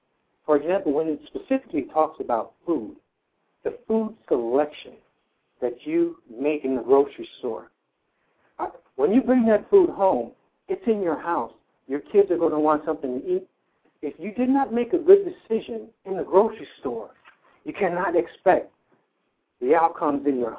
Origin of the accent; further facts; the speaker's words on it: Jamaica; I'm Jamaican as well. And I love my curry, and I love my jerk.